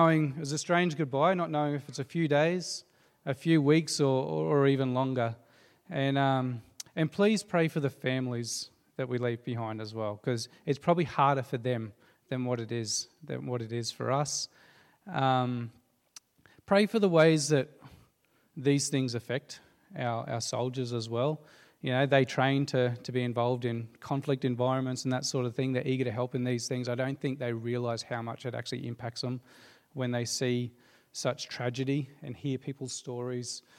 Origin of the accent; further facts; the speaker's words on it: Ipswich, Queensland, Australia; We come from the Brisbane area, or Ipswich area. You know, it was flood affected as well down there.